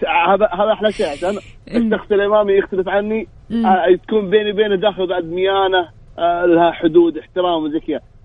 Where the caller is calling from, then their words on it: Riyadh, Riyadh Province, Saudi Arabia; من الرياض.